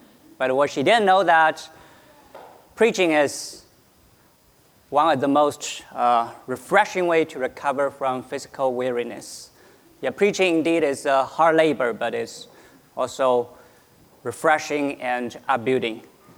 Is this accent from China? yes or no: yes; China; both I and Amy came from China and we grew up in China.